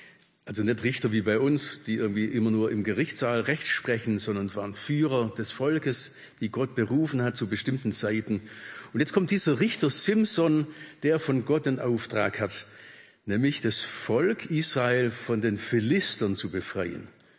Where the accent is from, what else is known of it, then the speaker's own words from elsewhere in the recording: Baden-Württemberg, Germany; Oder darf ich als echter Schwabe keine Hessin heiraten?